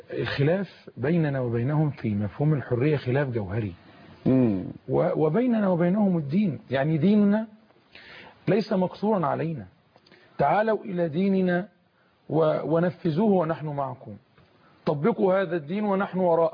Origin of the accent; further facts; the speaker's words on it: Egypt; نحن أمة مصرية مسلمة نتكلم باللغة واحدة